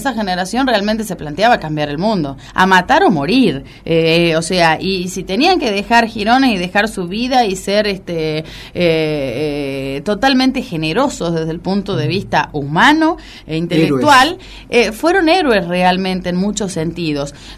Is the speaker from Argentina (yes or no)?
yes; Argentina; la nuestra identidad real como latinoamericanos y como argentinos